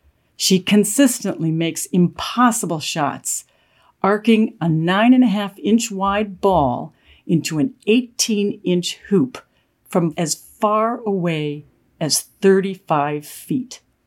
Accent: Ohio, United States; I know because I'm from Ohio.

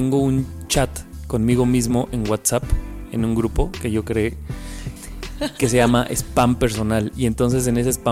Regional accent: Colima, Mexico

